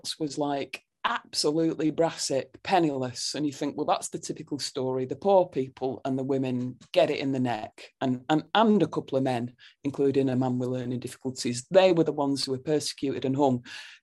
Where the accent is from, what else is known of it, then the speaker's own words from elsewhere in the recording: Burnley, North West England, United Kingdom; Since I was a teenager growing up in Burnley